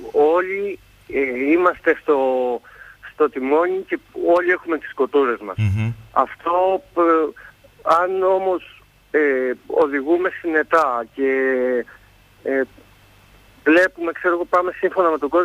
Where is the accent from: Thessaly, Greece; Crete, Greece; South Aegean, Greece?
Crete, Greece; Ierapetra; Εγώ είμαι από την Ιεράπετρα